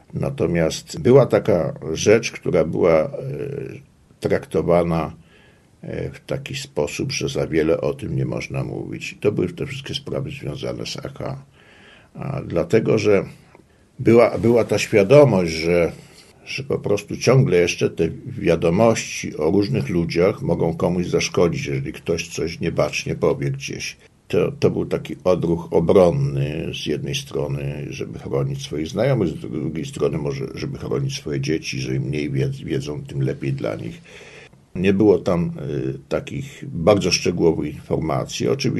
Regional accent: Kraków, Lesser Poland, Poland; born there; Ja się urodziłem w Krakowie w 1945 roku, ponieważ rodzice po tych wszystkich walkach partyzanckich udali się do Krakowa.

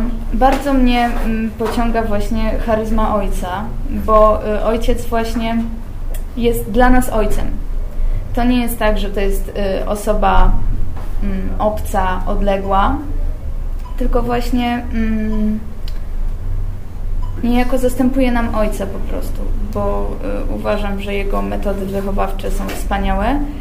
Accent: Bielsko-Biała, Silesian Voivodeship, Poland; jestem z Bielska Białej.

